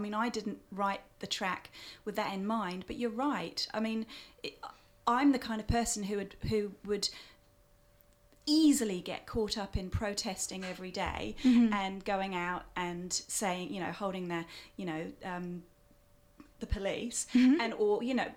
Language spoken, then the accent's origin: English; England, United Kingdom; also born or lived in New Zealand; experiencing the pandemic in the UK as an English person, you know, at heart. Yes, I'm Kiwi as well